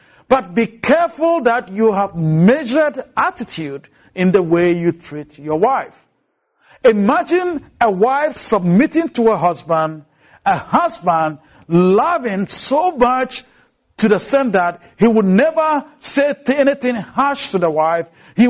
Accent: Ghana; now in United States; I grew up in Ghana.

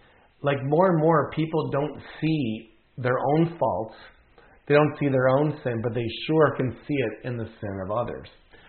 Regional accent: Dahlonega, Wisconsin, United States; When I grew up in Dahlonega, Wisconsin, in the 1960s and 70s, every single week in the liturgy was a section about confession.

